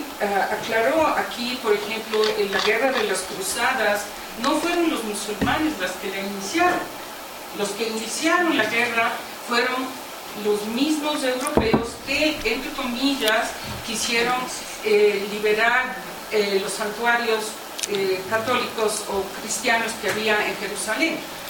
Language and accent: Spanish; Quito, Pichincha, Ecuador; born there; mi madre ecuatoriana, católica, nací aquí en Quito y soy casada con el imán de nuestra mezquita, ecuatoriano.